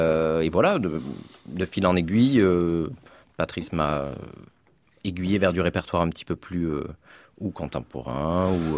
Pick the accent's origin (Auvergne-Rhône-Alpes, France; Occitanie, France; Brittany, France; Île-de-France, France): Auvergne-Rhône-Alpes, France; il faut resituer géographiquement d'où je viens. Donc, je viens du Cantal.